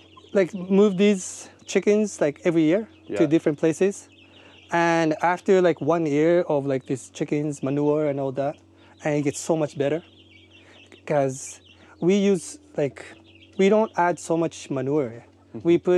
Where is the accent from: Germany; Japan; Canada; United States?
Japan; Hiroshima; English is a second language; And then they hear like, I'm from Hiroshima and I'm organic farmer.